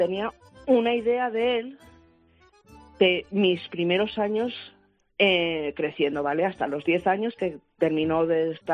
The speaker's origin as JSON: {"language": "Spanish", "region": "Asturias", "country": "Spain", "said": "Eso sí, como somos asturianas, mi madre y yo, tendemos a hablar un poco más alto."}